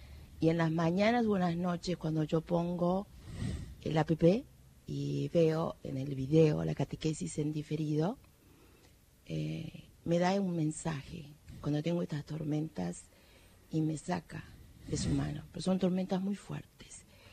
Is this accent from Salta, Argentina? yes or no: yes; Salta, Argentina; de Salta.